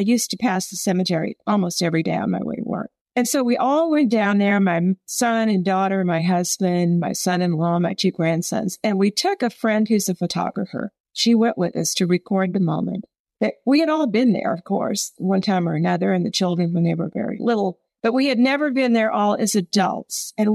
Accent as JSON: {"language": "English", "region": "Texas", "country": "United States", "tie": "born or raised there", "said": "I was a little girl growing up in Texas, you know."}